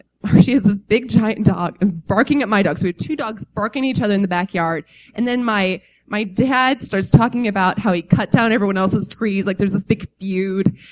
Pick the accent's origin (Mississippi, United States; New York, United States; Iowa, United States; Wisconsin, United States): Iowa, United States; So the hillbilly part is my dad's side, and I'm from Iowa, so that side comes out real strong.